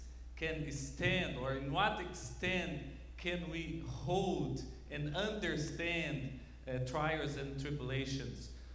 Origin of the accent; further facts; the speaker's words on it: Brazil; me and my wife, we are from Brazil